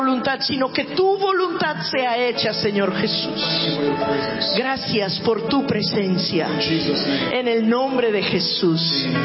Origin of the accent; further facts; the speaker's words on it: Australia; Especialmente de donde yo vengo. Yo me imagino que en Colombia no sucede, pero en Australia sucede muchísimo.